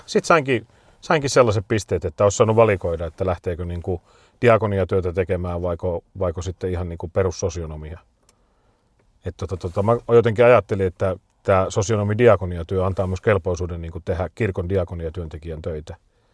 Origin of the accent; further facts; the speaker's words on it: Toijala, Pirkanmaa, Finland; Semmoisessa pikkukylässä kuin Toijala, Pirkanmaalla. Siitä oli 40 kilsaa Tampereelle ja 40 kilsaa Hämeenlinnaa. Mutta silti mä sanon, että se on niinku lähempänä Tamperetta. Tuntuu, että se on semmoinen vähän niin kuin punaniskojen kylä.